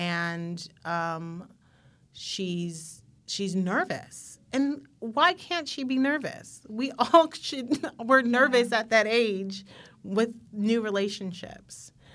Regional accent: Chicago, Illinois, United States; even though he was from Chicago, which is my hometown, like he was very small town minded, in my opinion.

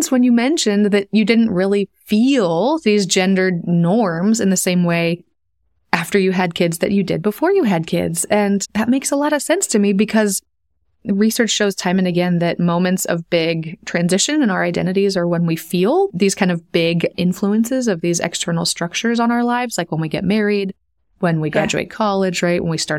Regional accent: United States; now in Sweden; as an American living in Sweden

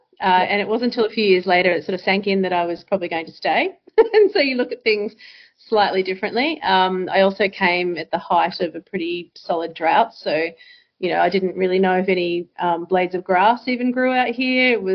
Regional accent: Melbourne, Victoria, Australia; I grew up in Melbourne, was an IT consultant down there, and met Mike through sort of friends of friends. And ended up moving firstly to Dubbo

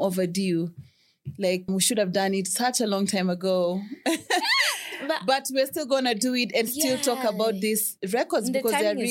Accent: Molo, Nakuru County, Kenya; because I'm from Molo, I'm from Nakuru.

